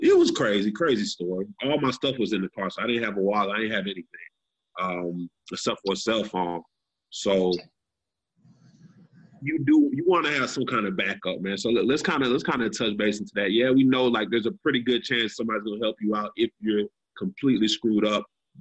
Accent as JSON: {"language": "English", "town": "Atlanta", "region": "Georgia", "country": "United States", "said": "Like, I got stranded about, you know, I'm from Atlanta."}